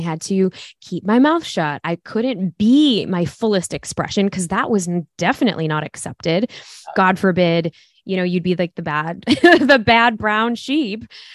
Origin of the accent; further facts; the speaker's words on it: Chicago, Illinois, United States; at least where I grew up in Chicago, you had the melting pot, but then you had the Blacks, the Latinos, the Asians, the Indians, like everyone.